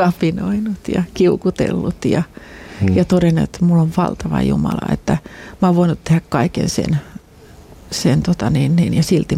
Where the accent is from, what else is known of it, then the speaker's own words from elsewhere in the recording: Helsinki, Uusimaa, Finland; born there; also born or lived in Sweden; synnyin Helsingissä, mutta ollaan siitä sitten lähdetty Ruotsiin, että siellä nyt ollaan sitten, mä oon niin kuin ekaluokalle tullut tänne Suomeen.